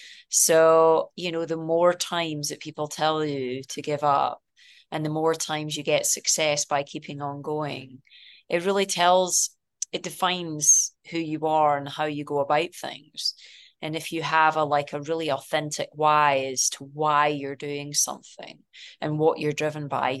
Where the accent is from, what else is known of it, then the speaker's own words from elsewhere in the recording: Scotland, United Kingdom; as a Scottish person